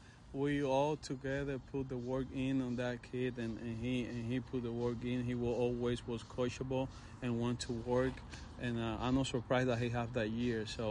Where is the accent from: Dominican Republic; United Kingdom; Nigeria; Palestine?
Dominican Republic; now in United States; Well, I'm from Dominican Republic in a really small town, and my first year in the United States was 2012